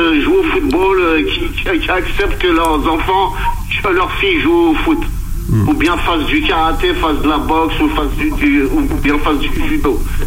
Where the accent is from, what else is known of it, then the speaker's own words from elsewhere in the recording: Kabylie, Algeria; C'est pas parce que je suis Kabyle que je dis